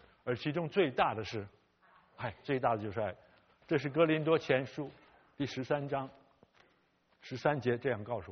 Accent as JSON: {"language": "Chinese", "country": "China", "tie": "born or raised there", "lives_now": "United States", "said": "不像我们在中国长大，我是在中国长大，我相信有很多父母亲是在中国长大"}